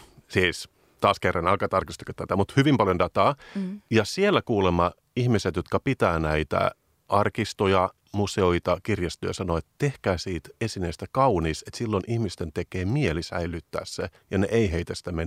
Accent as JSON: {"language": "Finnish", "town": "Turku", "region": "Southwest Finland", "country": "Finland", "said": "mä olen myös Turusta for reference."}